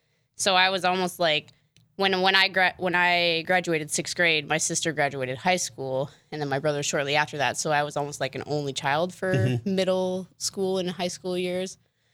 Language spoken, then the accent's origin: English; Bismarck, North Dakota, United States; Well, I grew up here in Bismarck. My family is from pretty much Michigan, so I'm the only true North Dakotan in the family.